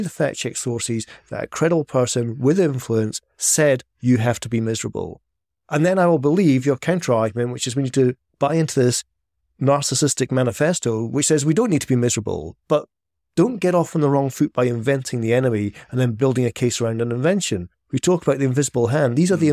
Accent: Scotland, United Kingdom; I'm Scottish. I don't need to be told to be pessimistic. It's in my fucking blood.

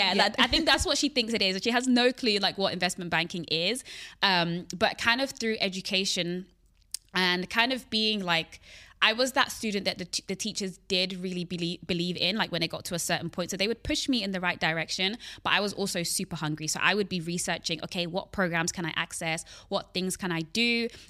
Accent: Hackney, London, United Kingdom; So I grew up in London. I grew up in Hackney, which is like not the best, wasn't the best neighborhood to grow up in London. It was known for being quite rough. It's being gentrified now, but it was known for being quite rough.

